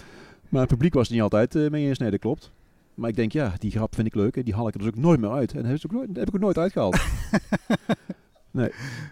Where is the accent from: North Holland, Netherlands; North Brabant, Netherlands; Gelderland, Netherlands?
North Brabant, Netherlands; Raamsdonksveer; Ja, dat was bij ons in Raamsdonksveer in een zaal